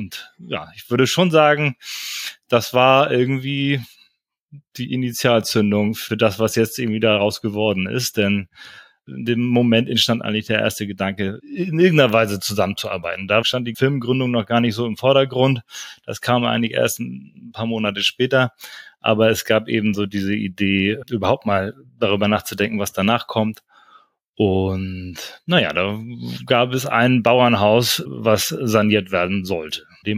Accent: Schleswig-Holstein, Germany; Genau, wir kommen hier aus dem Kieler Raum, wobei wir eben unsere Firma in Schinkel gegründet haben. Das ist ein kleiner Ort westlich von Kiel am Nordostseekanal gelegen

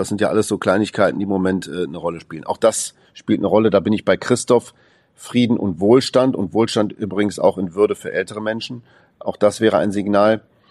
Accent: Duisburg, North Rhine-Westphalia, Germany; born there; Ich selber war am Wochenende in Duisburg, da wo ich geboren bin.

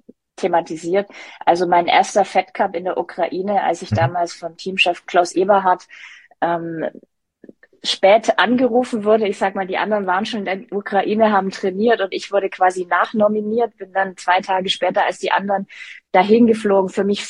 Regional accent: Stuttgart, Baden-Württemberg, Germany; meine, Stuttgart ist meine Heimat

